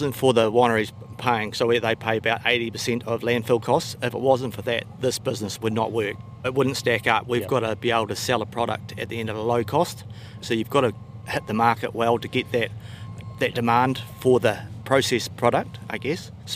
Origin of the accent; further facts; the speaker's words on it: St Arnaud, Tasman, New Zealand; I'm a farmer from St. Arnold. That's the Nelson Lakes in Tasman.